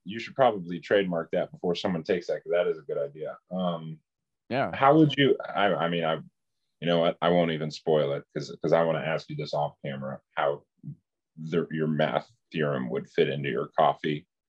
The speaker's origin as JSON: {"language": "English", "country": "United States", "said": "I can't really remember because I'm American and I'm dumb"}